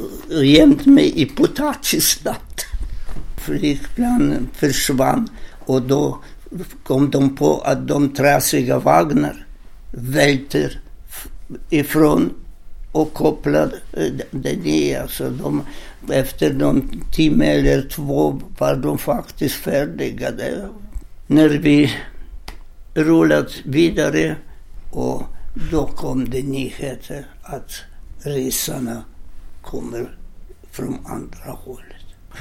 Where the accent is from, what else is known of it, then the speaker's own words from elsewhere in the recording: southern Poland, Poland; Swedish is a second language; Jag är född faktiskt i norra Polen, men som lilla bebisen hamnade jag i södra Polen, alldeles i närheten av tjeckiska gränsen. Jag är född 1922 och 17 januari 22 och snart då fyller jag 93 år.